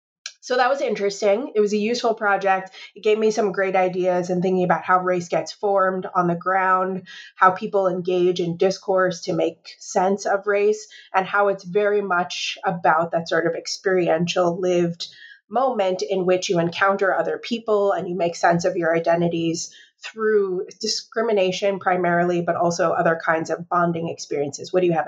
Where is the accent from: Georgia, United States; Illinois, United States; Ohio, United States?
Illinois, United States; Chicago; So I am a native Chicagoan, and growing up in Chicago, I had sort of the unusual advantage of living all over the city.